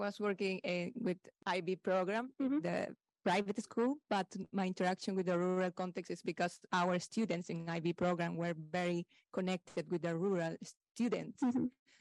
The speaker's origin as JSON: {"language": "English", "country": "Peru", "lives_now": "Stockholm, Sweden", "said": "I'm from Peru, but actually I'm studying my master's degrees in Stockholm University in International and Comparative Education."}